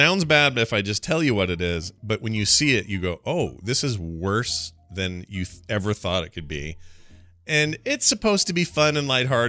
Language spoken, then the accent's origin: English; Utah, United States; the state, my home state of Utah